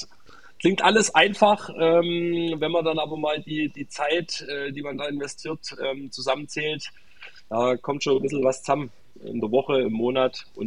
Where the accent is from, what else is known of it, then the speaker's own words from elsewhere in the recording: Sosa, Saxony, Germany; Die letzten Jahre waren wir eigentlich immer in meiner Heimat, in Sosa.